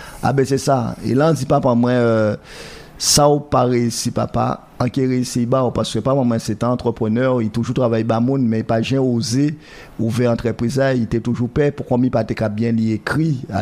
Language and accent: French; Guadeloupe, France; Et en tant que Guadeloupéen qui a sorti du ghetto